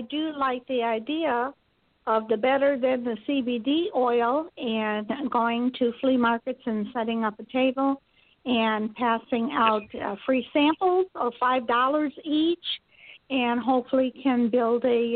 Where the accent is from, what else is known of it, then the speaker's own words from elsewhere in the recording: Florida, United States; I'm from Florida.